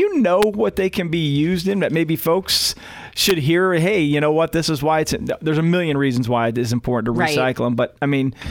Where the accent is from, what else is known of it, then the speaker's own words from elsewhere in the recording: Akron, Ohio, United States; I grew up in Akron, rubber capital of the world.